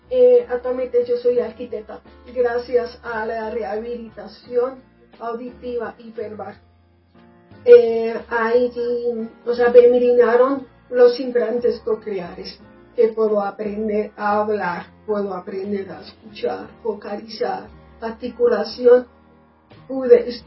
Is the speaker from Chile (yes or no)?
no; Bogotá, Colombia; born there; Nací en Bogotá, Colombia.